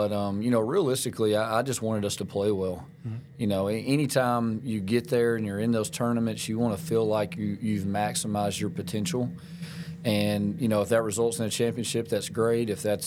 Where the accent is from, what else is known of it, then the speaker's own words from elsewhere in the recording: Florence, Alabama, United States; But, I'm from Florence, Alabama. My dad's a minister. My granddad's a minister in North Alabama. And Alabama, I guess, home, that's my home.